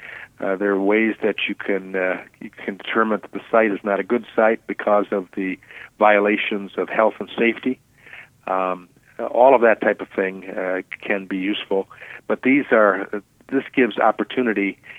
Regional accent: Michigan, United States; In Michigan, 38 cases last year involving labor trafficking alone in my home state

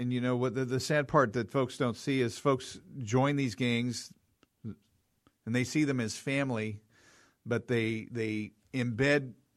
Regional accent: Missouri, United States; Let's go to my home state, the Show Me State of Missouri.

